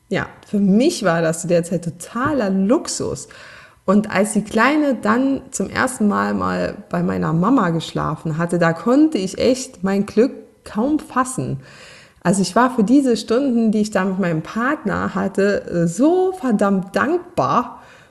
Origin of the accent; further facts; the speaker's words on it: Saarland, Germany; accent: Saarland; obwohl ich meinen saarländischen Dialekt trotz Übung nicht ganz abstellen konnte.